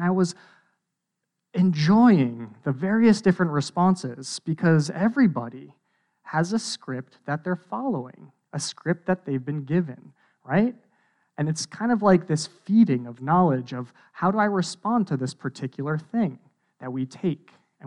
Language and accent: English; New Jersey, United States; because I'm from New Jersey, so you automatically assume New Jersey, like, ultra liberal?